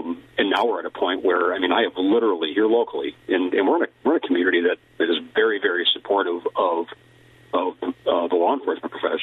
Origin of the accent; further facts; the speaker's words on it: Fond du Lac, Wisconsin, United States; I was born and raised in Fond du Lac, but I began my career just up the road in Oshkosh